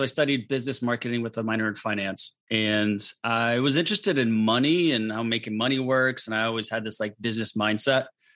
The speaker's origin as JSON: {"language": "English", "town": "St. Louis", "region": "Missouri", "country": "United States", "tie": "born or raised there", "said": "I'm originally from St. Louis, Missouri, where I grew up, kind of went to all the school, primary school, private high school."}